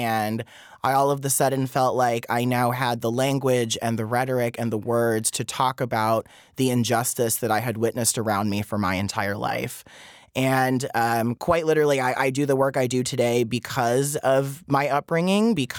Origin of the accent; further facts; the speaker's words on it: Wisconsin, United States; And I remember even when I was growing up in Wisconsin, I did not have the language at the time to talk about what I was experiencing and witnessing and feeling.